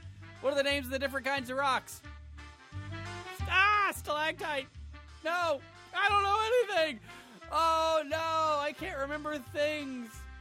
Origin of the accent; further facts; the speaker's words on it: Cedar Grove, United States; And I was like, yeah, I'm from Cedar Grove.